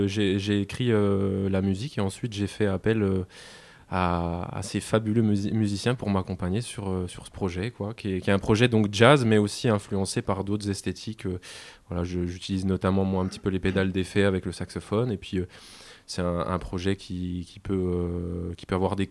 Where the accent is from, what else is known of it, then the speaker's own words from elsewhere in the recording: Strasbourg, Grand Est, France; on est un quartet de jazz issu... de Strasbourg, enfin on vient de Strasbourg.